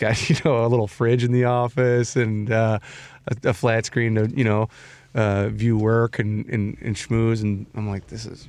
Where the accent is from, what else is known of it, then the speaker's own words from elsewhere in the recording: Tennessee, United States; I'm from Tennessee. I ain't never heard of Slurpee.